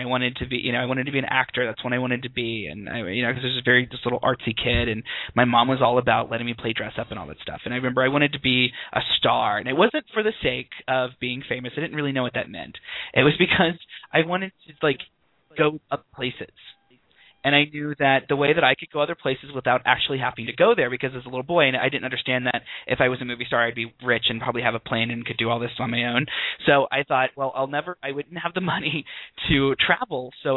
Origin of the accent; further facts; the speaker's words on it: Bible Belt, United States; I remember, you know, growing up where I grew up in the Bible Belt, you know, it wasn't even a matter of questioning if you were Republican or if you were Democrat.